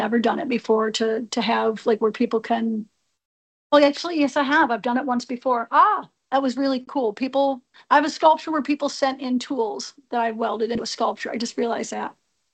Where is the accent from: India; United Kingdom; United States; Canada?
United States; I do have on my website that I'm an American.